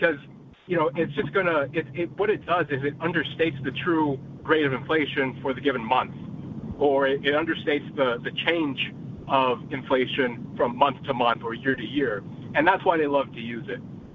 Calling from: Virginia, United States

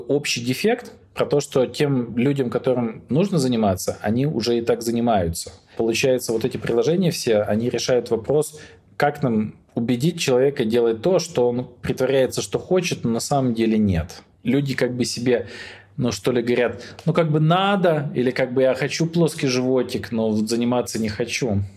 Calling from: Zurich, Switzerland; Я звоню из Цюриха.

